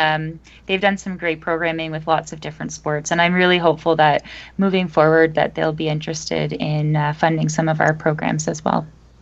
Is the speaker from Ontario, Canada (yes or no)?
no; Halifax, Nova Scotia, Canada; the national competition came close to my hometown in Halifax, Nova Scotia.